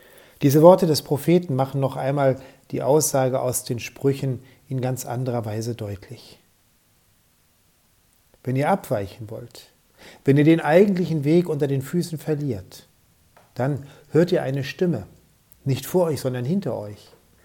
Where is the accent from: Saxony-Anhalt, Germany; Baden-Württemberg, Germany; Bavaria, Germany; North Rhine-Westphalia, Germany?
Saxony-Anhalt, Germany; Dessau; ich komme aus Dessau.